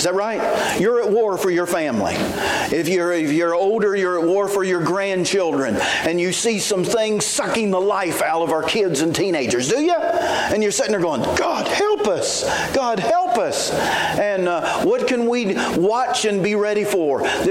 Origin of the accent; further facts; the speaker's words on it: West Virginia, United States; And growing up in West Virginia, we didn't worry about brands.